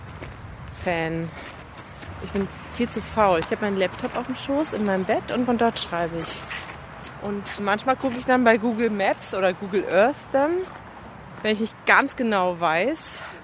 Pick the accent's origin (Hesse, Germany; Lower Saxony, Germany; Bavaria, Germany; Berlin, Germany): Berlin, Germany; Der Wedding ist noch zum Teil halt auch so hässlich, wie ich Berlin kenne, wo ich aufgewachsen bin.